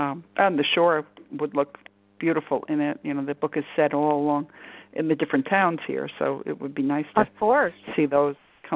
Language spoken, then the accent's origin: English; New York City, New York, United States; No, I'm from the Bronx.